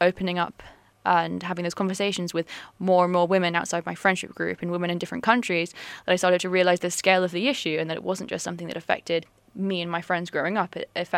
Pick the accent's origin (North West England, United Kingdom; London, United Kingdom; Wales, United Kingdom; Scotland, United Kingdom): London, United Kingdom; I grew up in London.